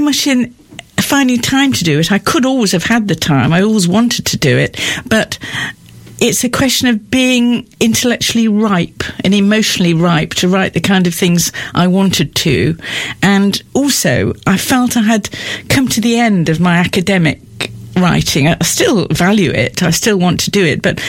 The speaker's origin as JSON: {"language": "English", "town": "Nottingham", "region": "East Midlands", "country": "United Kingdom", "tie": "born or raised there", "moved": "as an adult", "lives_now": "Portsmouth, United Kingdom", "said": "I grew up in Nottingham, although I have, of course, been in Portsmouth for far longer than I was in Nottingham, but I left Nottingham at 18, never to return. All my family were miners."}